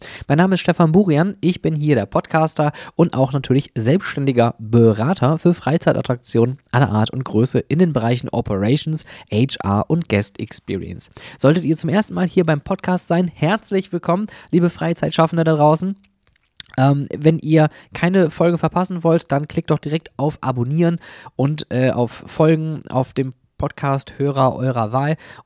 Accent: Oberhausen, North Rhine-Westphalia, Germany; Also ich bin am Rande der Stadt Oberhausen aufgewachsen, direkt an der Stadtgrenze Duisburg. Und da war wirklich nicht viel.

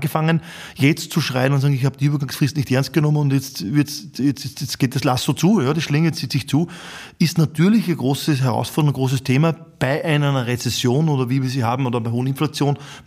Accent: Upper Austria, Austria; in so einem alten oberösterreichischen industriellen, wo ich herkomme, Land

